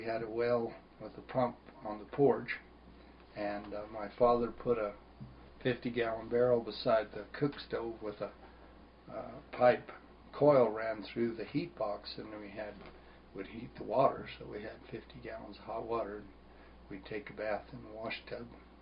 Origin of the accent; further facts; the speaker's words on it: Parshall, Colorado, United States; I was born in 1940. I grew up on the Williams Fork River up from Parshall. My father was a rancher. My grandfather was a rancher. And my family came into Grand County in 1861.